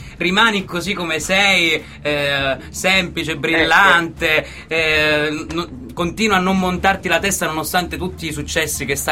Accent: Cosenza, Calabria, Italy; anch'io sono di Cosenza

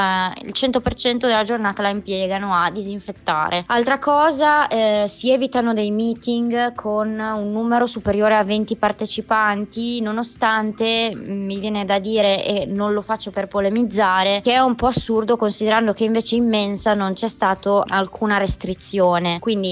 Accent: Bologna, Emilia-Romagna, Italy; now in Düsseldorf, Germany; ho 29 anni e sono originaria di Bologna, come magari si può sentire dall'accento, e però vivo a Düsseldorf in Germania.

